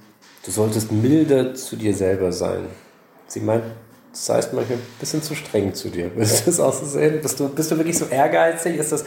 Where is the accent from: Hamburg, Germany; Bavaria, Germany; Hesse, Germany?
Bavaria, Germany; Jetzt komme ich aus Bayern